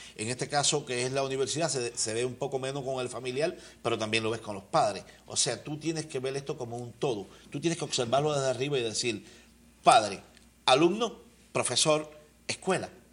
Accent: Cuba; moved away; yo hace unos años salí de Cuba

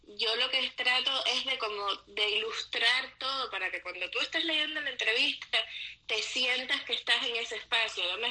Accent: Cuba; moved away; la mayoría de nosotros salimos de Cuba. Que no solamente salimos de Cuba, tú sabes, por lo bonito de ir a otro país, sino por la falta de libertades, la falta de democracia

